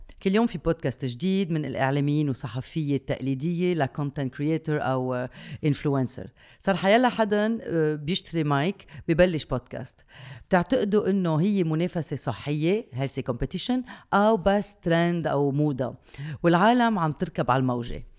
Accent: Lebanon; بس نحن مبسوطين

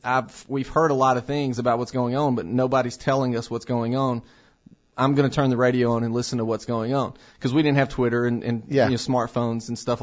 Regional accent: Tennessee, United States; I know that where I grew up in Middle Tennessee, even in that small town

